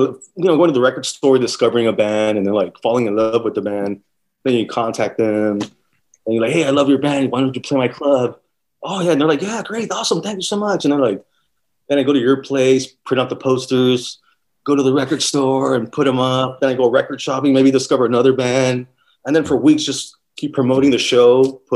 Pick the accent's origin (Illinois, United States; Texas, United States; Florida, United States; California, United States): California, United States; Downey; Yeah, I grew up in Maywood and Downey.